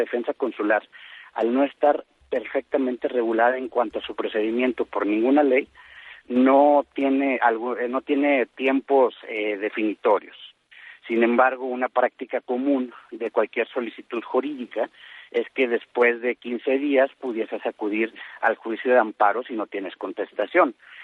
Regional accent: Mexico; nos debería de preocupar e interesar a todos y cada uno como mexicanos

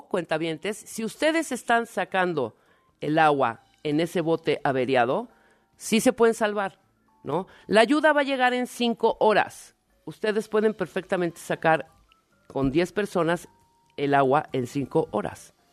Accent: Tuxtla Gutiérrez, Chiapas, Mexico; en Tuxtla Gutiérrez, Chiapas, de la cual soy oriunda, soy chiapaneca y soy coneja, orgullosamente

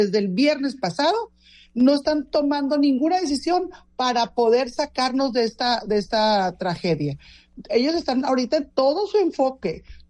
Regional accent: Sinaloa, Mexico; somos los sinaloenses los que vamos a querer poner esa agenda

